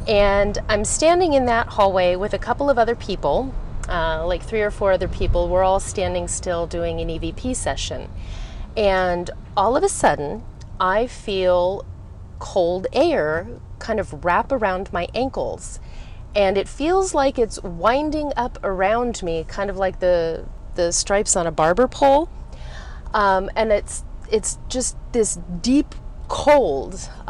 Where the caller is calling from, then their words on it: California, United States; I'm calling from the San Francisco Bay Area.